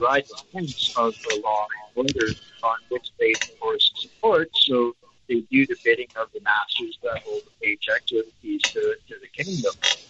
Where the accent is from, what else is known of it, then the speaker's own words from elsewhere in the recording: Canada; Like, I'm a Canadian.